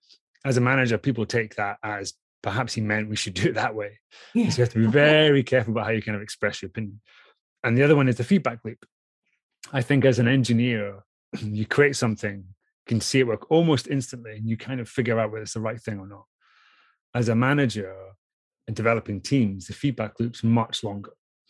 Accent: Scotland, United Kingdom; I grew up in Scotland, had an older brother

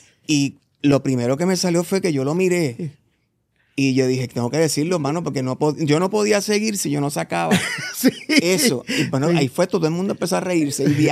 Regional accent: Puerto Rico; now in Argentina; soy puertorriqueño, pero hago música en Argentina.

